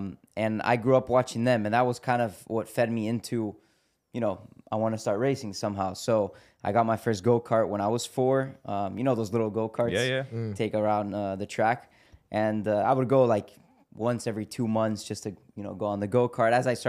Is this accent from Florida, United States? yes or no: yes; Miami, Florida, United States; No, so we were born in Miami. Okay. But obviously, our family, you know, they're from Brazil. And we grew up in Miami.